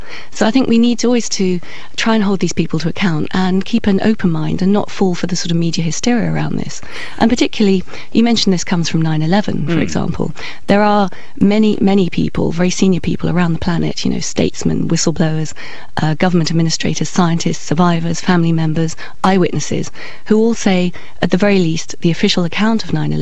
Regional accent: United Kingdom; We are British. We are used to a notion of democracy and freedom and basic rights.

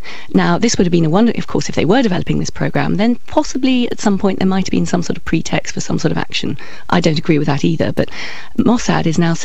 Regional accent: United Kingdom; We are British. We are used to a notion of democracy and freedom and basic rights.

